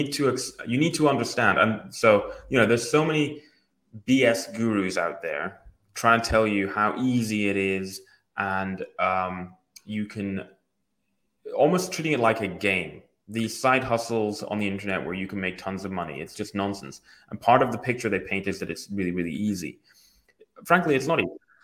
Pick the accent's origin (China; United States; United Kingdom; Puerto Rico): United Kingdom; Aberdeen, Scotland; I remember I'm from Aberdeen, right? We're really tight up here.